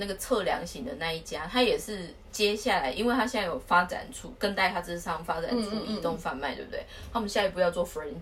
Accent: Taiwan

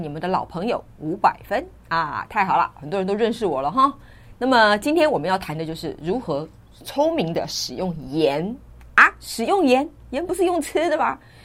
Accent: Taiwan; 是我们台湾人的关系？不是。

